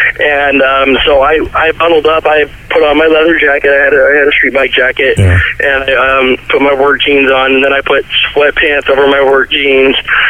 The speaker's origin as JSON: {"language": "English", "town": "Modesto", "region": "California", "country": "United States", "tie": "born or raised there", "said": "I grew up here in Modesto, and all my friends and family and everyone lived here in Modesto."}